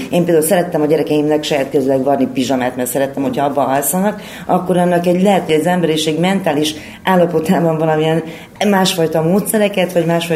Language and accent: Hungarian; Ózd, Borsod-Abaúj-Zemplén, Hungary; Ózdról jöttem, a hétestől már biztosan hallott az egész ország